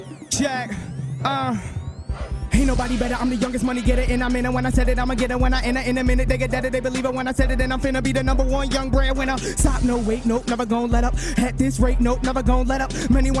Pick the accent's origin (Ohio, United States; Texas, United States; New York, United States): New York, United States; Auburn; I'm from Auburn, New York, but Upstate, I rep it to the death because Auburn's a small town, man.